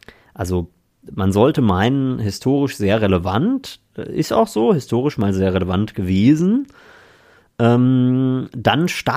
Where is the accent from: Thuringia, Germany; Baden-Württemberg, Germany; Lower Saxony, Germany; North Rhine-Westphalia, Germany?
Lower Saxony, Germany; Goslar; ich bin ja aufgewachsen so in Goslar Altstadt. Die Goslarer Altstadt ist UNESCO-Weltkulturerbe mit vielen Fachwerkhäusern.